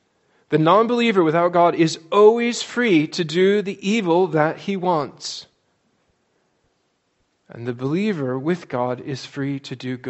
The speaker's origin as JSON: {"language": "English", "region": "Iowa", "country": "United States", "tie": "born or raised there", "said": "In my home state of Iowa, when they have offices that nobody knows who the people are, the most common name wins."}